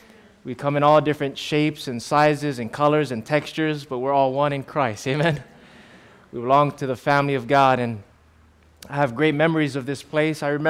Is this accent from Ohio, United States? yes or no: no; Waianae, Hawaii, United States; I'm originally from Hawaii on Oahu, born and raised in Waianae, a local boy.